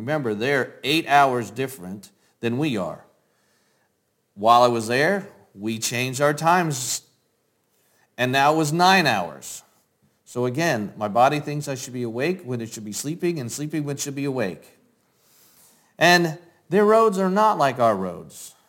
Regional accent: Florida, United States; I'm from Florida. That wasn't hot.

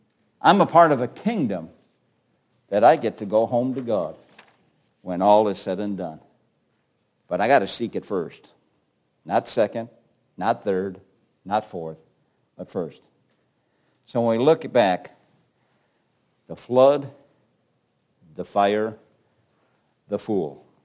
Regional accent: United States; I love being an American. I wouldn't want to be anything other than an American.

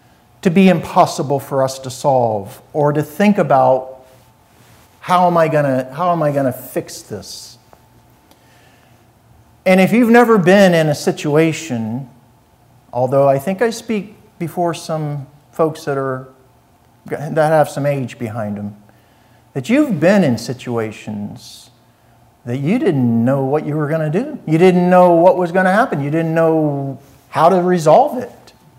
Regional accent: Bradenton, Florida, United States; moved away; I grew up in Bradenton, Florida. And so I'm an original Floridian, or as we say, cracker.

